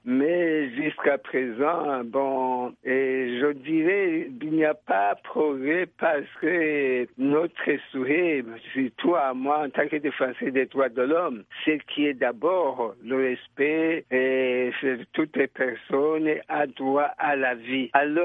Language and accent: French; Burundi; Non, nous sommes des Burundais, nous avons le même problème